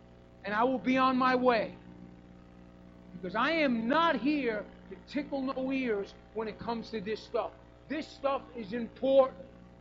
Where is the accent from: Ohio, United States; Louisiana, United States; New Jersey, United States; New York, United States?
New York, United States; I'm from New York. I like to talk.